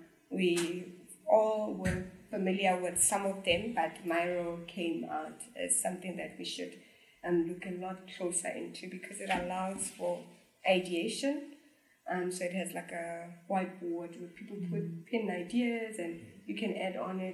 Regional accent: South Africa; I think because of our stance as South African

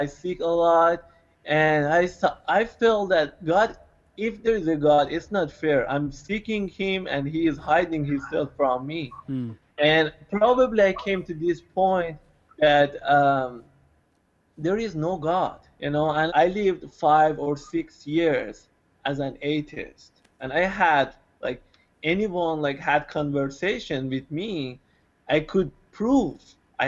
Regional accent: Iran; born there; English is a second language; I was born in Iran in a Muslim family.

